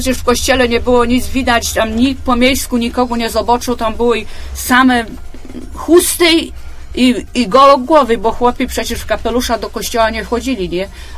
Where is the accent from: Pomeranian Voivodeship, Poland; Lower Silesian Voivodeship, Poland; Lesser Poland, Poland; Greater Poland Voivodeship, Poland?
Greater Poland Voivodeship, Poland; Posadowo; Ja jestem z Posadowa, to jeszcze u nas takie biskupianki.